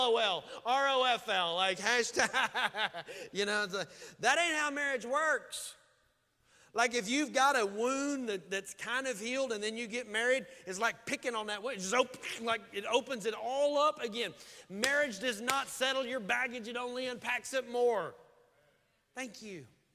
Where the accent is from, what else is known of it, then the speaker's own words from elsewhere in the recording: Daisy, Oklahoma, United States; I'm a redneck from Daisy, Oklahoma. So this ain't going to be good grammar.